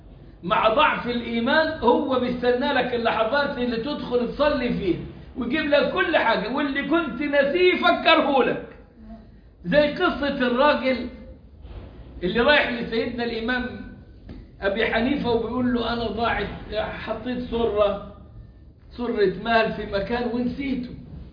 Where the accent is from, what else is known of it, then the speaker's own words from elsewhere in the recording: Egypt; تيجي عندنا في مصر